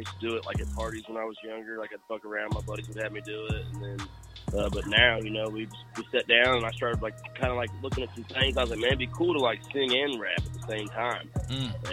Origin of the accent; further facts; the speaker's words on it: Indiana, United States; Yeah, I'm from Indiana. I live about 30 minutes north of Indianapolis.